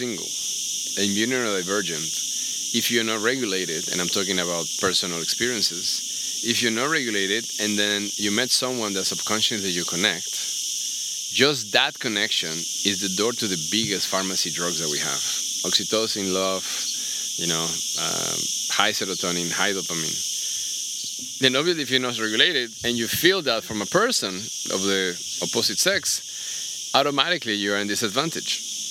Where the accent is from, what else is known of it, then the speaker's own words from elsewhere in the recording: Mexico; English is a second language; now in Tulum, Mexico; Well, I mean, I'm from Mexico. I've been based in Tulum the last 15 years.